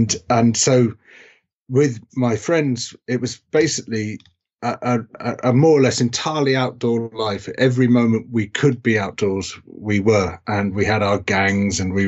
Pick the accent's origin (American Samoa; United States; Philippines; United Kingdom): United Kingdom; South East England; So I was brought up in South Oxfordshire in a rural area, small village, on the edge of a common, which was a really beautiful place, actually. It was a rewilded golf course.